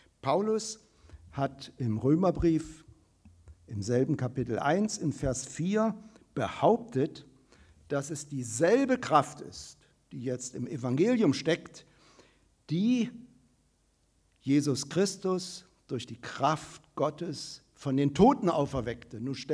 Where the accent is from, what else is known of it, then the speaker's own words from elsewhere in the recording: Wittenberg, Saxony-Anhalt, Germany; Luther ist Theologieprofessor in meiner Heimatstadt Wittenberg.